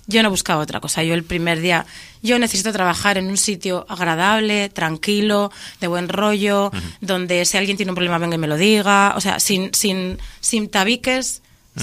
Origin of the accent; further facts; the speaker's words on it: Laredo, Cantabria, Spain; Yo soy de Laredo, todo el mundo me conoce, soy la hija de Geni el Ciego